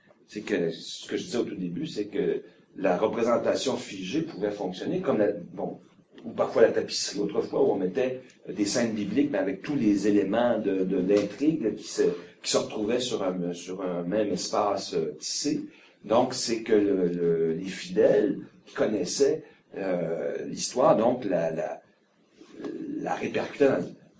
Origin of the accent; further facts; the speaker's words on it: Shawinigan, Quebec, Canada; Moi, j'ai la chance d'avoir grandi à Shawinigan, et puis il y avait dans, en fait j'ai grandi à Almaville en haut, puis à Almaville en bas